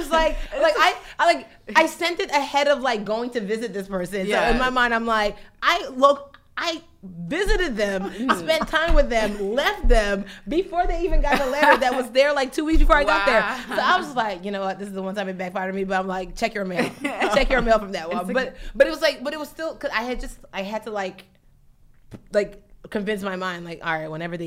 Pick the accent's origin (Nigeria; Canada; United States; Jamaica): Nigeria; Even being Nigerian, I can tell you about what it is to be a Nigerian Igbo woman